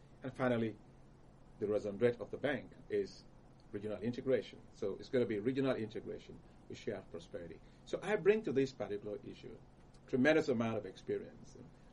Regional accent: Nigeria; You know, I'm from Nigeria

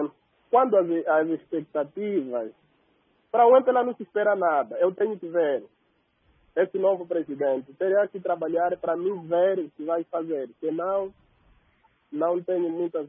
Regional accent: Angola; Uma vez que somos angolanos

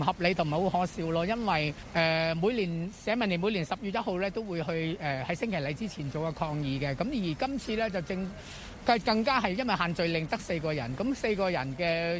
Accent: Hong Kong; 我们香港人

